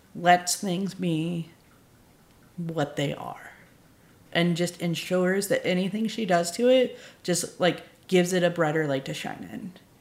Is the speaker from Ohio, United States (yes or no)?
no; Charleston, South Carolina, United States; or there's a lot of low country influence from growing up in Charleston